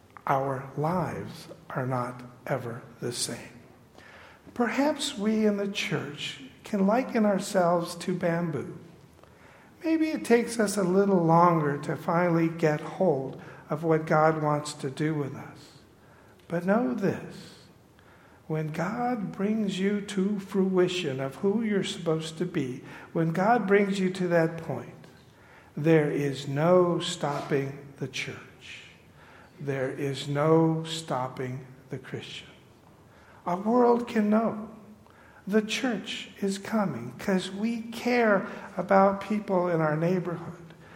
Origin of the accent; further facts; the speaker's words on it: California, United States; Yeah, growing up in California, my parents' backyard, one fence was all bamboo.